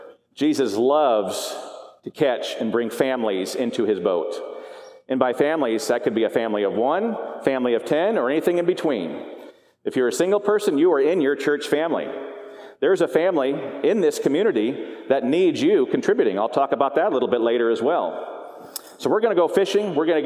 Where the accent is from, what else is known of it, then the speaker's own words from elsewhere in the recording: Arizona, United States; I come from Arizona.